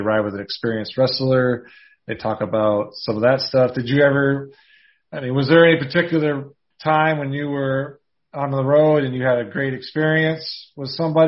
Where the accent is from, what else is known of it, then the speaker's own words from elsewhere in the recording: Rice Lake, Wisconsin, United States; I was born and raised in Rice Lake, Wisconsin, and we went on vacation every summer